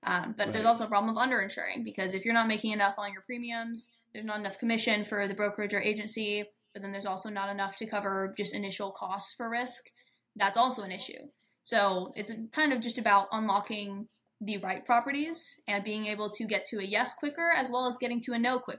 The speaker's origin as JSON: {"language": "English", "town": "Las Vegas", "region": "Nevada", "country": "United States", "tie": "born or raised there", "said": "Well, I grew up in Las Vegas, lots of family in California, and we've always kind of just been aware of wildfires."}